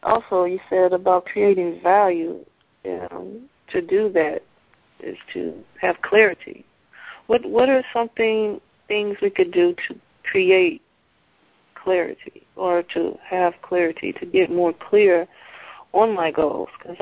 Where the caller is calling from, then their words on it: Chicago, Illinois, United States; Chicago, Illinois.